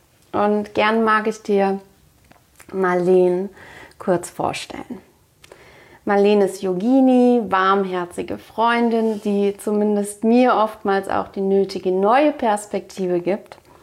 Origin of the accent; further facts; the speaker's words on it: Mainz, Rhineland-Palatinate, Germany; Wir kommen beide aus Mainz